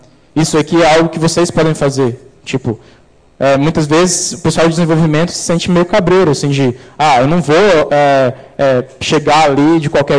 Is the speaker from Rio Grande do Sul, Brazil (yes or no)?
no; Ceará, Brazil; Eu sou cearense, viu, pessoal?